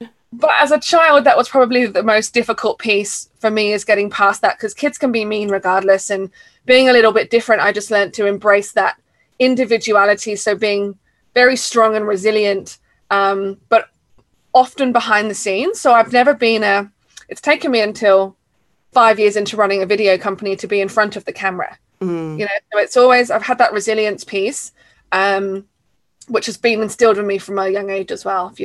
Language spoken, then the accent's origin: English; Hazlemere, South East England, United Kingdom; So I grew up in a small town, or small village, I guess, by definition, called Hazelmere in Buckinghamshire in the UK.